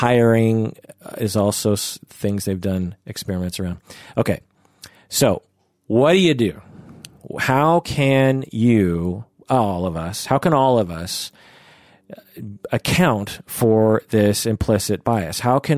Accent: Seattle, Washington, United States; particularly since I grew up in Seattle where there's tons of Asian Americans.

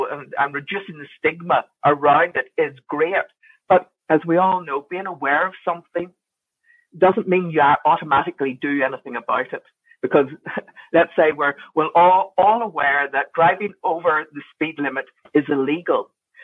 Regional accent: Northern Ireland, United Kingdom; So if you haven't already guessed from my accent, I'm from Northern Ireland.

